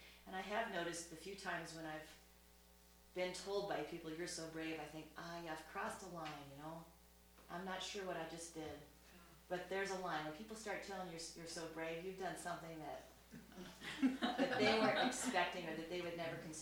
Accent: West Coast, United States; moved away as an adult; now in Chicago, United States; And so I'm doing this because I am originally from the West Coast, I've been 26 years in Chicago. It's trying to make the transition back

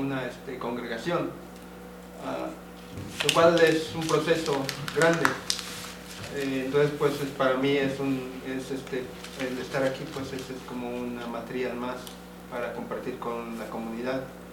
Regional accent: Mount Vernon, Washington, United States; vengo de Mount Vernon, Washington.

